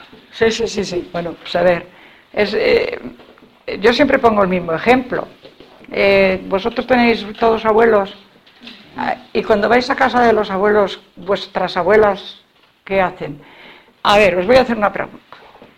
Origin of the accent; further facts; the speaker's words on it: Salamanca, Castile and León, Spain; yo soy salmantina por los 4 costados.